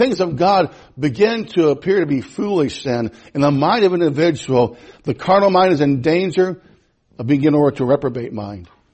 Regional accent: United States; I grew up in America where being a lesbian or being a sodomite was an abomination.

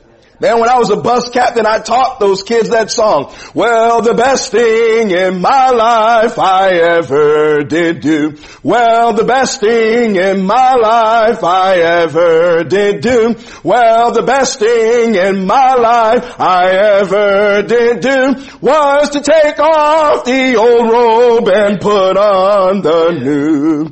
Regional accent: Chicago, Illinois, United States; You see, I'm from Chicago, and there's some things about an inner city.

